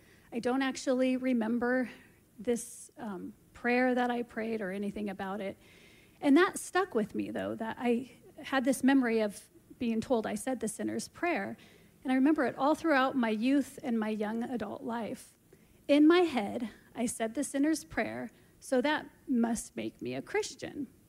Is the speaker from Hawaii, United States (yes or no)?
no; Oregon, United States; also born or lived in California; I was born in Southern California. I am number 2 to 4 siblings, and we lived in California for 2 years before my family decided to move up to Southern Oregon.